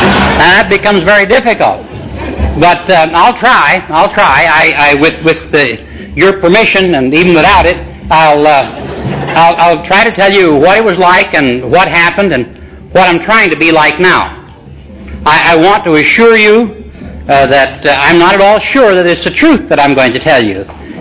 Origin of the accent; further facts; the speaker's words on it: Los Angeles, California, United States; But I grew up in Watts.